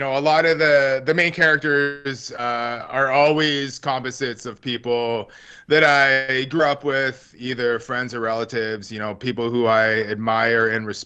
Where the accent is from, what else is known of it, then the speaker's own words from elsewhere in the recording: Parry Sound, Ontario, Canada; now in Sudbury, Canada; I grew up near Parry Sound in Wasauksing First Nation, right on Georgian Bay.